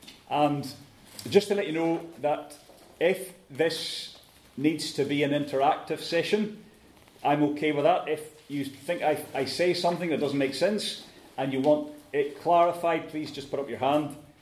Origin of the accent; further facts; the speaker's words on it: Northern Ireland, United Kingdom; accent: Scottish; also born or lived in Scotland; I know some of you guys. I'm from Northern Ireland. I have a Scottish accent. I'm not sure why, but that's, you might think I'm from Scotland, but I'm not really. I'm from the north of Ireland. I spent some time in Scotland